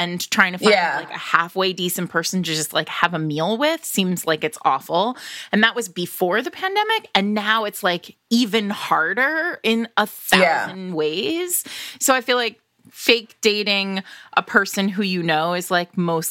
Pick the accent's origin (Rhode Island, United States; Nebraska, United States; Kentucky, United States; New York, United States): Rhode Island, United States; And when I am from Rhode Island. We don't do this there.